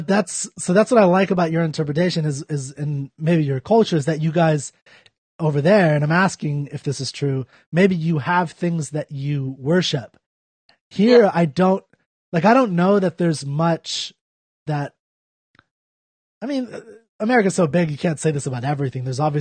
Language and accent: English; United States; Like, it's weird as an American.